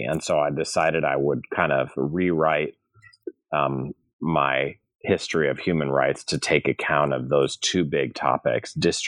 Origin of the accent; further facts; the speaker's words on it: St. Louis, Missouri, United States; I'm from St. Louis, Missouri, and I've been part of the academy for 20 years now, teaching at various schools.